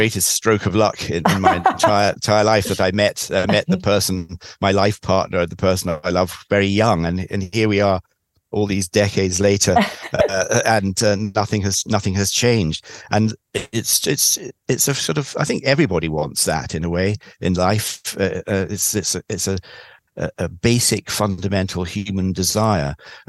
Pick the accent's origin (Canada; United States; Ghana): Ghana; I was born in Ghana, which was then a British colony called the Gold Coast.